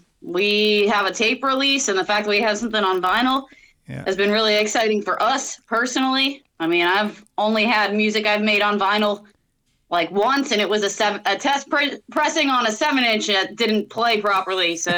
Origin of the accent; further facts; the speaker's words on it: Orlando, Florida, United States; now in Gainesville, United States; I mean, we live in Gainesville now, but we're from Orlando. At least my wife and I are.